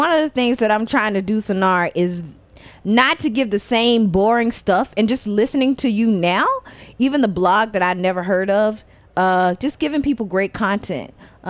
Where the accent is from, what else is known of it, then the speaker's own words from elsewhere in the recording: the South, United States; And definitely, I mean, you know, I grew up in the South.